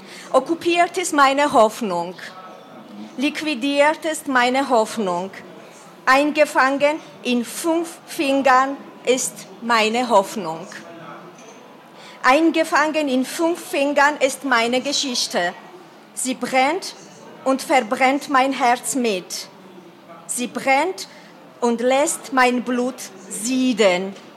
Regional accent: Georgia; Ich komme aus Georgien, wie hier erwähnt wurde, und die Welt weiß das, dass 20% unseres Territoriums okkupiert wurde.

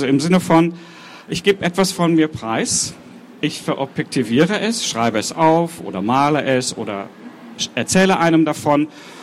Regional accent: Münster, North Rhine-Westphalia, Germany; ich komme aus Münster, wohne da, wenn ich denn mal da bin

